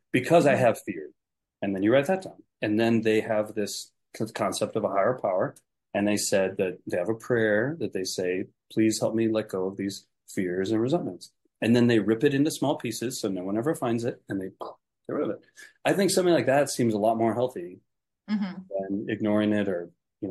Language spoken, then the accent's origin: English; Wisconsin, United States; I grew up in Wisconsin, and God bless them. You know, people in Wisconsin were basically like, look, suck it up, buttercup.